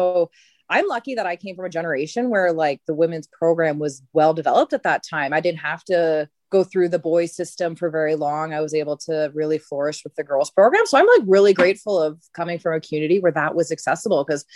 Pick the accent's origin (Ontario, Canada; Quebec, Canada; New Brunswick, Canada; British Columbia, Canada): Ontario, Canada; Ottawa; now in Nova Scotia, Canada; and I'm originally from Ottawa, so I felt really bad for my family.